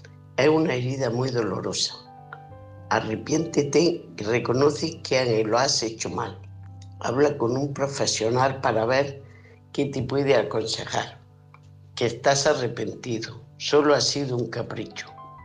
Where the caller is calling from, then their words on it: Almería, Andalusia, Spain; Soy corresponsal de Almería.